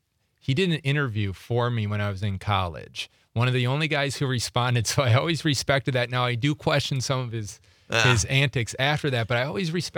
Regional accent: Washington, District of Columbia, United States; You know, the guys from the Washington Post, because I grew up

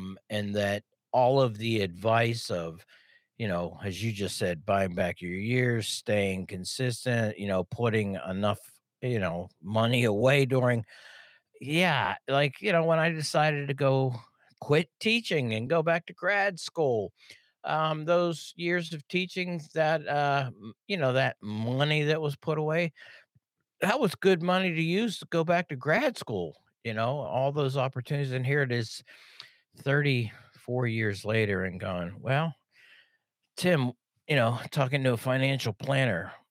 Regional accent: Pittsburgh, Pennsylvania, United States; I don't understand why that's not Edinburgh, because I'm from Pittsburgh, and it's got the same ending.

